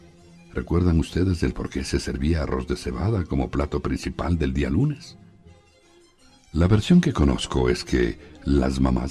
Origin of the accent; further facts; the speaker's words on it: Quito, Pichincha, Ecuador; como quiteño que soy